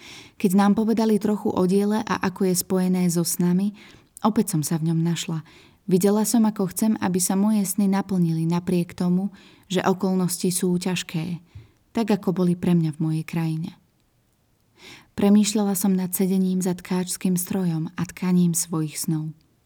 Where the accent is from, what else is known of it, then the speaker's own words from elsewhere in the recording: Tunisia; Múzeá mám rada, aj keď doma v Tunisku som ich často nenavštevovala.